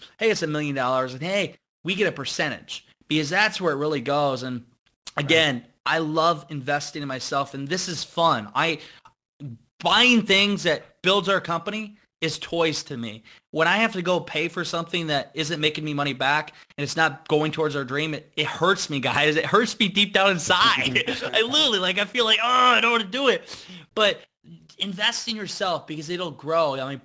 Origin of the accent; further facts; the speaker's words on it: Iowa, United States; And I'm pretty content, especially like growing up in Iowa. I'm simple.